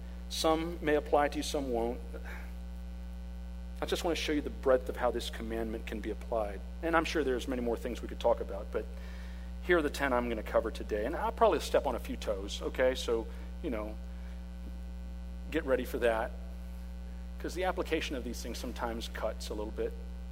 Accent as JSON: {"language": "English", "town": "El Paso", "region": "Texas", "country": "United States", "tie": "born or raised there", "said": "and we lived in El Paso, Texas, my hometown, and we were in a two-bedroom apartment"}